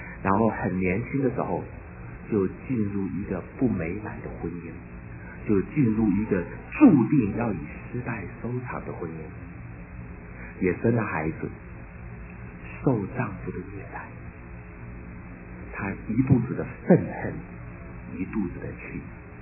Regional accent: Taiwan; 我们在台湾长大的人都听说过有这个新生活运动。

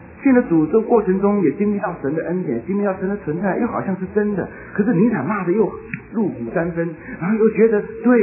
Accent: China; 我们闽南人是这样讲的

